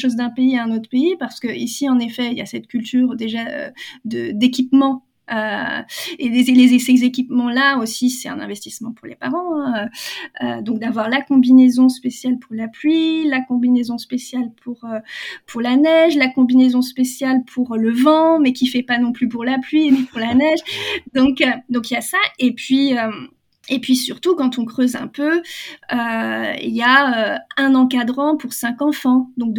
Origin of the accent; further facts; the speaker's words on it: France; moi, en tant que Française, en tout cas, enfin, en tant que personne